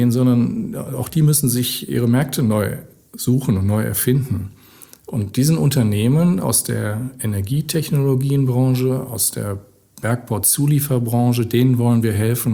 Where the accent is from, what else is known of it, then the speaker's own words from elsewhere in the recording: North Rhine-Westphalia, Germany; bei uns im Ruhrgebiet